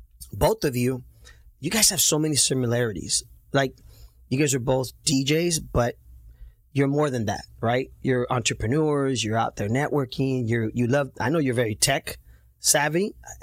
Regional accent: Santa Ana, California, United States; the only reason why I bring that up is because, you know, growing up in Santa Ana, my brother had Sherwin Vegas.

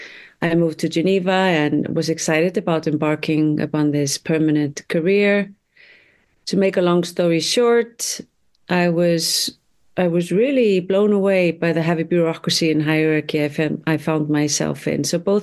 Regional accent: Iceland; I'm from Iceland. I divide my time between Reykjavik and Berlin in Germany.

